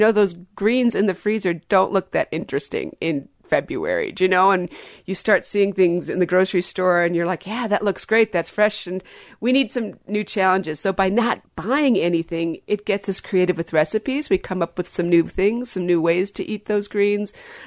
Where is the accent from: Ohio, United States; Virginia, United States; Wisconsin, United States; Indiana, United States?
Wisconsin, United States; And of course, I'm from Wisconsin, so I got to get good cheese plugs in.